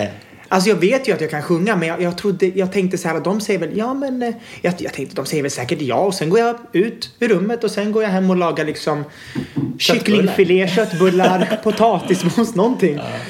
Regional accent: Sweden; born there; Tog de med sig hela tjocka släkten och kom hit. Och sen föddes jag 89 på BB.

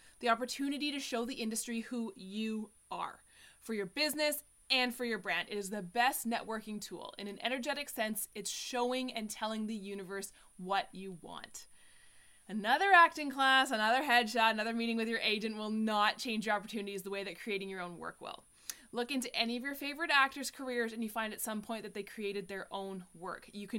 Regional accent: Vancouver, British Columbia, Canada; Yeah. I grew up in Vancouver, Canada.

